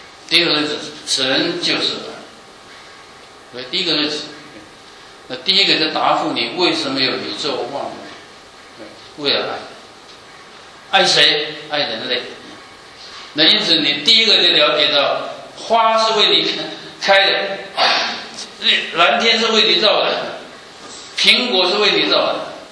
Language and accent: Chinese; Zhongshan, Guangdong, China; born there; 我是生在中山县穷乡僻壤李家村的一个小孩子啊